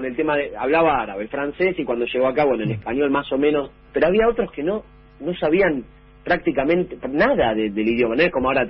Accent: Argentina; a mí me pasa como argentino

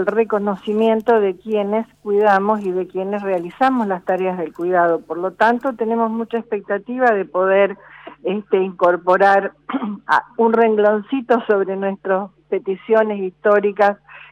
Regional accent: Santa Fe, Argentina; lindos recuerdos de mi adolescencia en Santa Fe.

